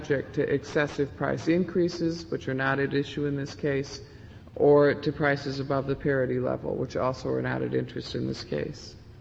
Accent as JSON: {"language": "English", "region": "Wisconsin", "country": "United States", "said": "I come from Wisconsin, so I'm a big milk drinker."}